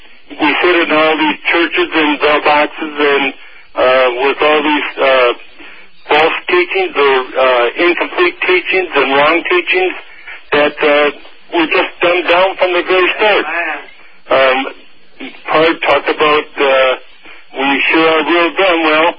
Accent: Wisconsin, United States; Originally, I'm from Wisconsin, and I was raised in the Lutheran Church for 57 years.

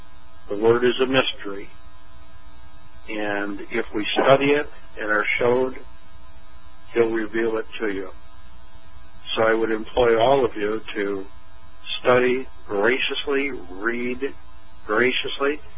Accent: Durand, Michigan, United States; I'm from Durand, Michigan. I drove down here a long ways

